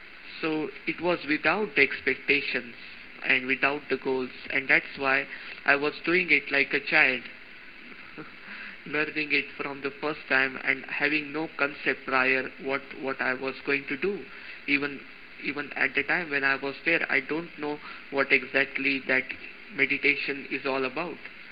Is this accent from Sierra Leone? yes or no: no; India; So as an Indian, I can sit in the Sukhasana, which is the normal posture of sitting for the Indian people.